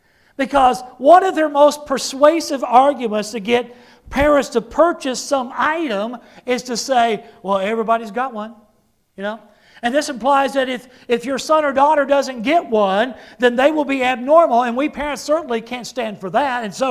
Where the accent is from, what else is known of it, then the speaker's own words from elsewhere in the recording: Oklahoma, United States; also born or lived in Texas; I was born and raised in Oklahoma. And at that time, I was preaching in Texas.